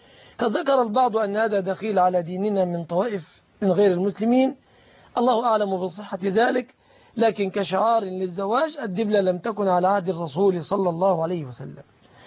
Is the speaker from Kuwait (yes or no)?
no; Egypt; في بلادنا مصر